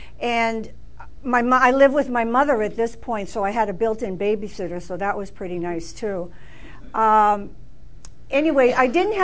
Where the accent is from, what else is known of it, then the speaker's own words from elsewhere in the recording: Boston, Massachusetts, United States; I'm from Boston, so it's cold. It's cold in Boston in the winter. So I'm from the city